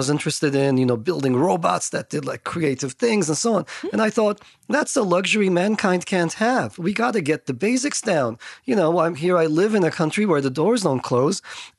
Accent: Istanbul, Turkey; I grew up in Turkey and I grew up in a country where, you know, everything is done and everything is well done

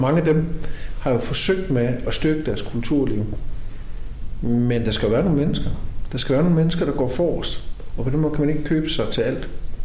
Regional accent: Langeland, Region of Southern Denmark, Denmark; now in Svendborg, Denmark; jeg voksede op på Langeland, og så skulle jeg ligesom alle andre på ungdomsuddannelse i Svendborg. Og så, ja, så flyttede jeg faktisk alene på et kollegieværelse som 17 år.

